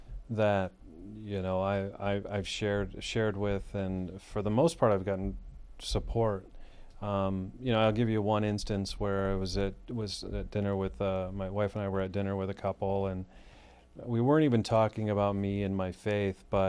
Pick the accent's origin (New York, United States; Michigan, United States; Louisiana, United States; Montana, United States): Michigan, United States; moved away as an adult; now in Boston, United States; I was raised in Michigan. I've been in Boston. I moved out there for work about 17 years ago.